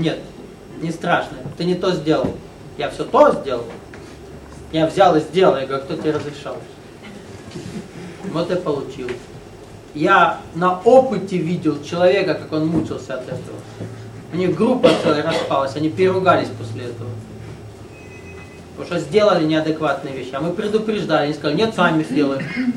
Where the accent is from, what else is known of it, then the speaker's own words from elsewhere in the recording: Russia; also born or lived in Ukraine; А я вырос в России, только, хотя жил на Украине, только по-русски.